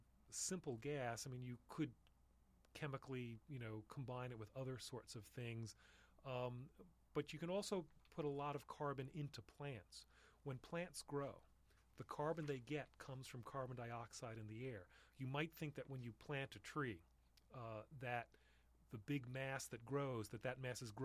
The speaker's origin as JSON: {"language": "English", "region": "New York", "country": "United States", "tie": "born or raised there", "said": "but I was growing up in New York at the time."}